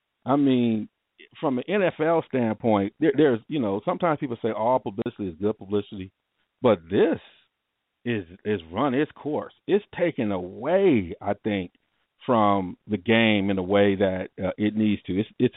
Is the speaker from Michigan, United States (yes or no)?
yes; Ann Arbor, Michigan, United States; You know, I grew up in Michigan, Ann Arbor, watched Brady, loved him.